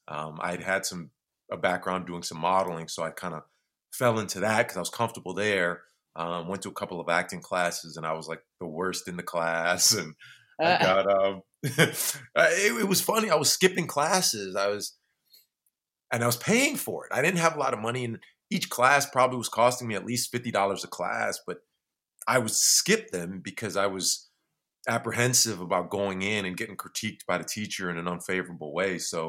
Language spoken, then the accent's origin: English; St. Paul, Minnesota, United States; moved away as an adult; So I grew up in the Twin Cities, like mostly St. Paul side, for those who know, like the Minneapolis-St. Paul area.